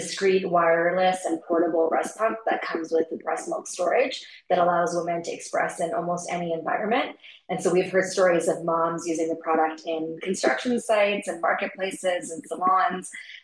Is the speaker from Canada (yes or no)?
yes; Vancouver, British Columbia, Canada; now in Kenya; I'm based in Kenya. I'm originally from Vancouver, Canada. My parents are from Tanzania and India.